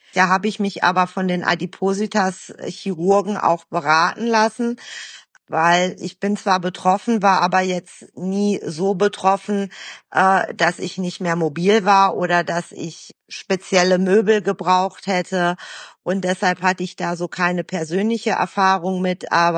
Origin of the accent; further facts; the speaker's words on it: Greece; Also ich bin Griechin und das hat auch in manchen Fällen auch viel mit Mentalität und Kultur zu tun.